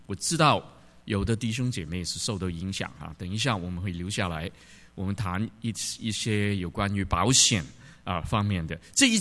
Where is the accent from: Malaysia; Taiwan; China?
China; 实在平安这一个两个字呢，我们中国人说是值千金啊